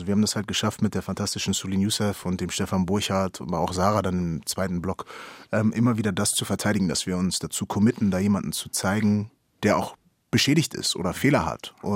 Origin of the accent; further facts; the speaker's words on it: Bremen, Germany; In Bremen passiert es dann von anderer Seite dann auch zum Teil. Und da, wo ich aufgewachsen bin, ist halt so ein bisschen auch einfach der Drogenumschlagsplatz der Stadt.